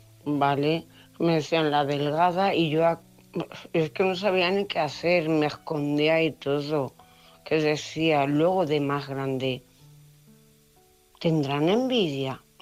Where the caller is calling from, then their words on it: Cuenca, Castilla-La Mancha, Spain; de Cuenca.